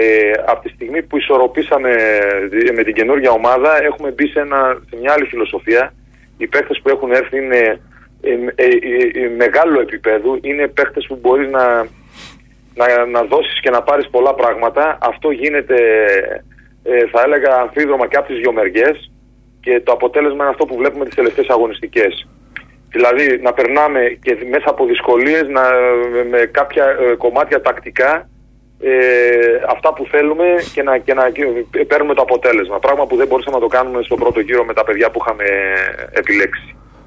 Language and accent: Greek; Thessaloniki, Central Macedonia, Greece; και εγώ σαν γνήσιος Θεσσαλονικιός θα έλεγα ακριβώς το ίδιο.